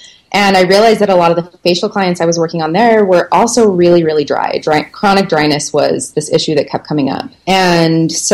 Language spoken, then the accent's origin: English; Salt Lake City, Utah, United States; also born or lived in New York; So I'm from Salt Lake City, Utah, and I studied cosmetology and aesthetics while I was still in high school.